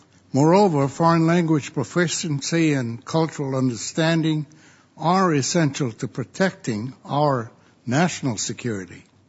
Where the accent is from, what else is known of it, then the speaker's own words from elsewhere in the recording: Hawaii, United States; Because of the rich cultural and linguistic diversity in my home state of Hawaii